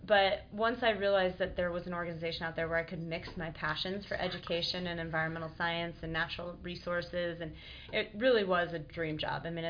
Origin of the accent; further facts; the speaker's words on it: Colorado, United States; now in Alaska, United States; And I was born and raised in Colorado and went to Colorado State University.